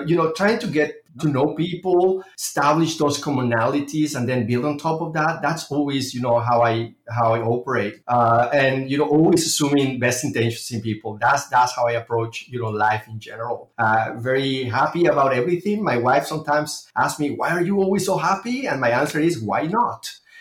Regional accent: Mexico; English is a second language; now in United States; I am originally from Mexico.

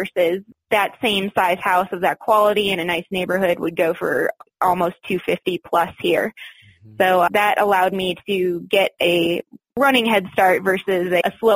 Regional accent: Michigan, United States; So I grew up in Michigan. My first base was in Florida, which is why I tend to have property down there. And of course, now I'm in Colorado.

